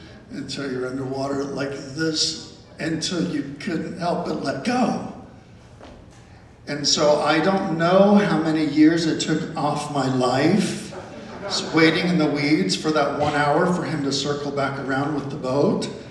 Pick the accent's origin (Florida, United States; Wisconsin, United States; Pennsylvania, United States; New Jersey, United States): Florida, United States; Sebring; I grew up right in Central Florida, this little town below Orlando called Sebring in Central Florida.